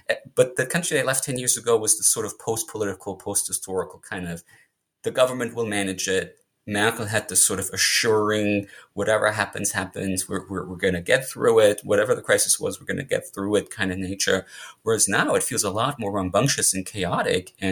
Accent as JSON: {"language": "English", "country": "Germany", "said": "regular visits back to my home country. And so it kind of feels like every time I go back, which is usually once a year for a month or two, it still has just qualitatively changed the discourse. The rhetoric seems to have changed. So in Germany"}